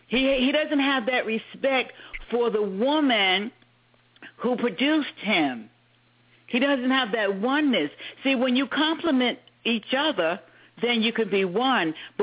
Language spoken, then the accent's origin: English; The Bronx, New York, United States; And when we grew up in the Bronx, my household had everything it needed